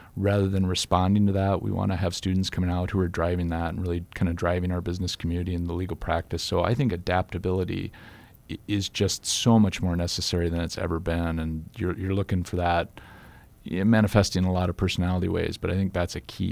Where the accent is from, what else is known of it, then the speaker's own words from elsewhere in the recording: Miller, South Dakota, United States; My hometown of Miller has someone placed through that program, and he's got a diverse practice.